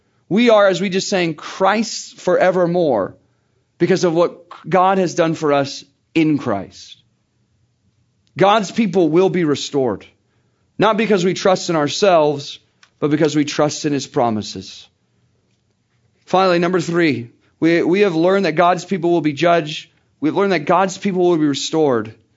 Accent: Murrieta, California, United States; I love my hometown, grew up in a city called Murrieta. I like my hometown.

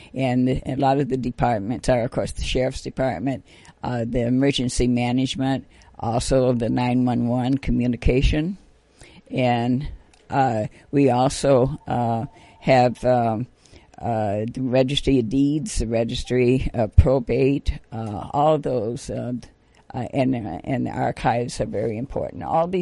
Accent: Minnesota, United States; also born or lived in Sioux City, Iowa; I was born in Sioux City, Iowa, and I grew up in Minnesota.

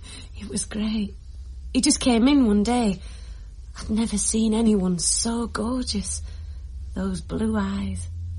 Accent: Yorkshire and the Humber, United Kingdom; also born or lived in Glasgow; No. I'm from Yorkshire, but I've lived all over.

